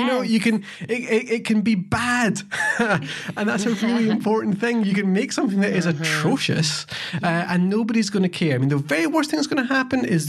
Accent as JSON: {"language": "English", "region": "Scotland", "country": "United Kingdom", "said": "it's called Scotch, and I am Scottish"}